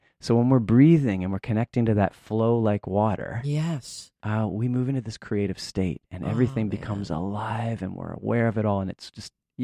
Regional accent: Canada; I'm from Canada and I look nothing like a Hawaiian

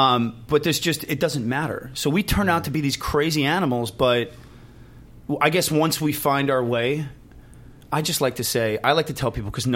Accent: Beverly Hills, California, United States; also born or lived in Montreal / Miami; I'm from Beverly Hills. Uh-huh. Actually, well, let me back up. I was born in Canada, in Montreal. My whole family's Canadian.

